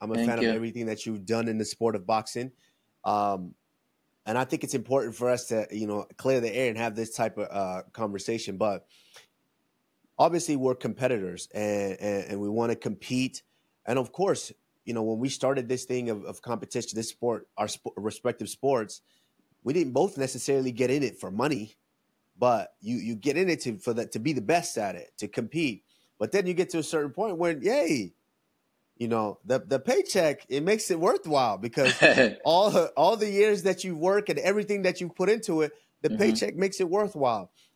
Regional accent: Nigeria

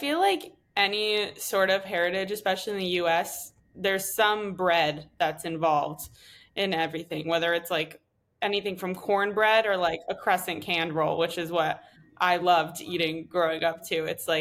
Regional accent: East Coast, United States; I guess because I'm from the East Coast, it was bagels that would be in the morning.

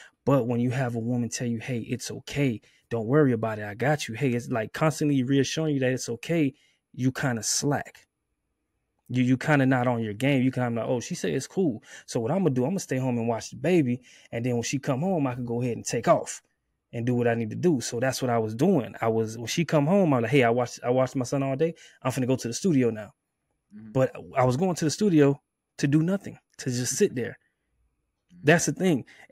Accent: Miami, Florida, United States; because being born and raised in Miami is very hard.

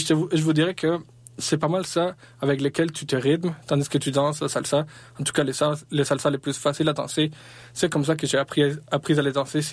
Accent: Colombia; peut-être même de chez nous en Colombie

